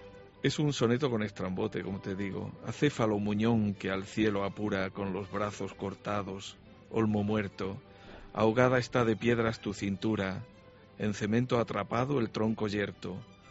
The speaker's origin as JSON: {"language": "Spanish", "town": "Torre de Don Miguel", "region": "Extremadura", "country": "Spain", "tie": "born or raised there", "said": "algunos textos que tenía por ahí guardados hablan de mi pueblo, de Torre de Don Miguel"}